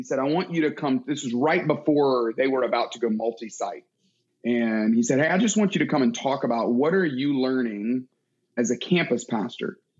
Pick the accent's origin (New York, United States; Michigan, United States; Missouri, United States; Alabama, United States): Alabama, United States; Tuscaloosa; moved away as an adult; also born or lived in Atlanta; I grew up in Alabama, Tuscaloosa. They play football there. My family are big Crimson Tide football fans. Oof. Moved to Atlanta to go to college, studied engineering at Georgia Tech